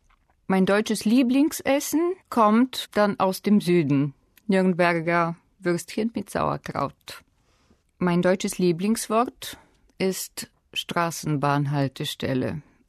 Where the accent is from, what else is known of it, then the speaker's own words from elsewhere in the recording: Sofia, Sofia City, Bulgaria; Ich komme aus Bulgarien, aus Sofia. Ich bin im Jahr 1968 geboren. Ich arbeite als Deutschlehrerin am deutschsprachigen Gymnasium in Sofia.